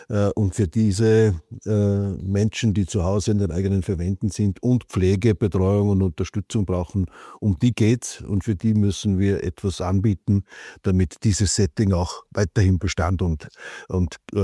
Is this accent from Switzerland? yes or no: no; St. Koloman, Salzburg, Austria; war 16 Jahre lang Bürgermeister in meiner Heimatgemeinde St. Koloman, das ist in der Nähe von Hallein. Wir schauen sozusagen auf das Salzachtal hinunter.